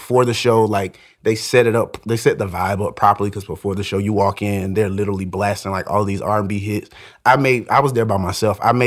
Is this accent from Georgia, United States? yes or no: yes; Georgia, United States; The highlight for me, because I'm from Georgia and I've always wanted to be, even as a kid, immersed in like the Atlanta skate culture.